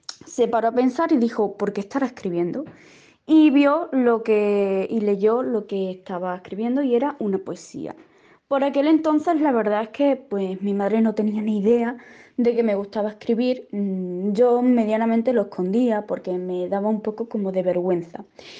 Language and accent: Spanish; Calamonte, Extremadura, Spain; soy de Calamonte.